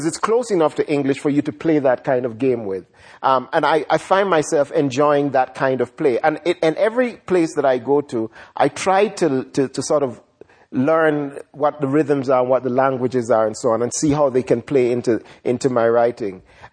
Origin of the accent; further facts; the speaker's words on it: Jamaica; as a Jamaican writer, I had to learn, as just a Jamaican, a kid growing up in Jamaica, I had to learn this new language.